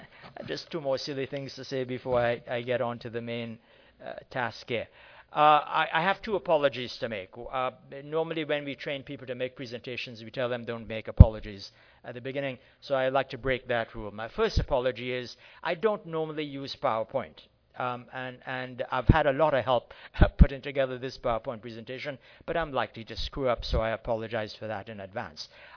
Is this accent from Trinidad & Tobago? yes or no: yes; Trinidad & Tobago; I am arrogant, but I'm not from India. I'm actually from the Caribbean, just to make sure people are comfortable with where I'm from. I'm from the islands of Trinidad and Tobago. That's where I was born.